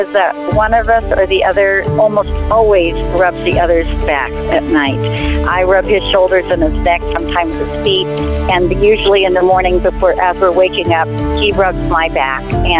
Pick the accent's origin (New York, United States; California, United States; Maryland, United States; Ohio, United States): California, United States; I'm from Northern California, and we've been married for 45 years